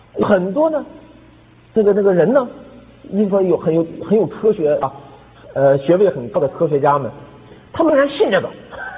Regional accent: China; 你说我们中国人啊，科学落后，对不对？

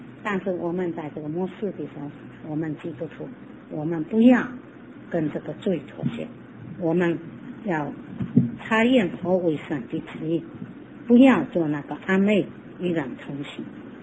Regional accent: Fujian, China; also born or lived in Macau; 我从澳门到香港的时候，我们是福建人不能入口

